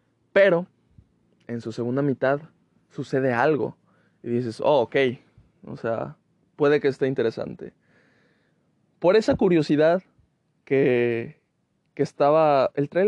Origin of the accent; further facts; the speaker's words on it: Mexico; y que aparte como mexicano te puedes relacionar